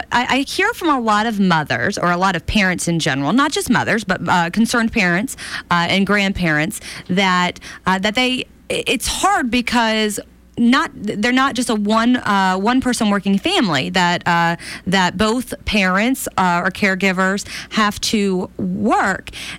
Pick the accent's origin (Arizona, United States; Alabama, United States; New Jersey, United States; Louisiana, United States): Alabama, United States; Birmingham; I'm from the Birmingham area.